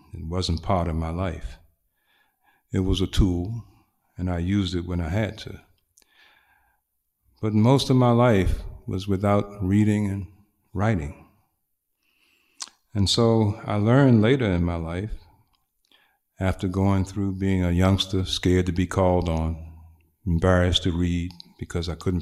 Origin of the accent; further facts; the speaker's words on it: Washington, District of Columbia, United States; We came to Washington, D.C. to live. And I was raised right in Washington, D.C. at 9th and S Street. I went to Grimke, Garnet Patterson, Old Dunbar.